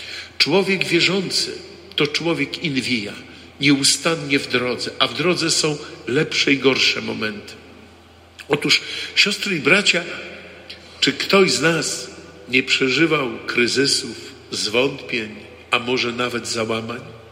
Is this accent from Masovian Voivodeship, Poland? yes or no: yes; Warsaw, Masovian Voivodeship, Poland; wychowywałem się na Pradze, nad samą Wisłą, przy moście Śląsko-Dąbrowskim, blisko Parku Praskiego. Zoo niedaleko, to moje rejony dzieciństwa.